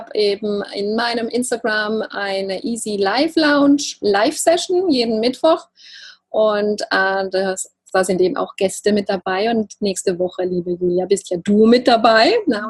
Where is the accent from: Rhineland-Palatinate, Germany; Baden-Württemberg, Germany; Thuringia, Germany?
Baden-Württemberg, Germany; accent: Alemannic; Ich komme ja aus dem Alemannischen, aus dem Schwarzwalddorf